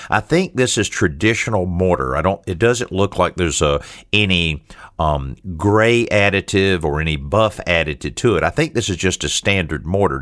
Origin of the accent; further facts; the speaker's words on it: Marianna, Florida, United States; I don't know if you know that my hometown is actually Mariana, Florida.